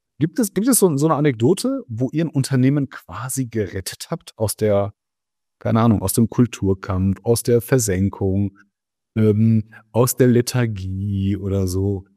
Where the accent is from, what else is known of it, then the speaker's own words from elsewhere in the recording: Turkey; Ich meine, ich bin Türke, ja.